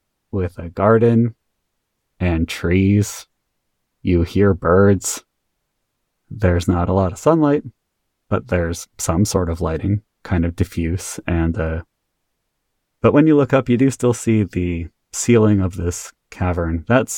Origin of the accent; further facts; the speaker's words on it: California, United States; Hi, I'm from California. There aren't any basements.